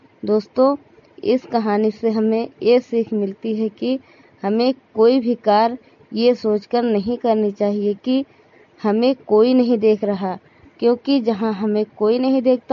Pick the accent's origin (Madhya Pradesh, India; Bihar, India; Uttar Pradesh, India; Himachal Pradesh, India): Uttar Pradesh, India; Hariharpur; मैं हरिहरपुर की रहने वाली हूँ, जिला सरावस्ती से।